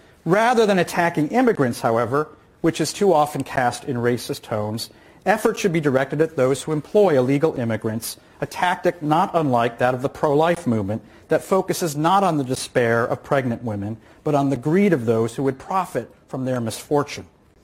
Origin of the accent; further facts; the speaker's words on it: Indiana, United States; they went silent when corporations like Apple were bullying my home state of Indiana.